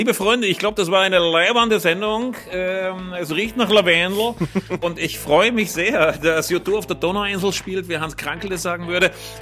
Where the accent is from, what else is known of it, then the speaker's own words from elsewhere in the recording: Bielefeld, North Rhine-Westphalia, Germany; Mir fällt natürlich als Bielefelder sofort jemand wie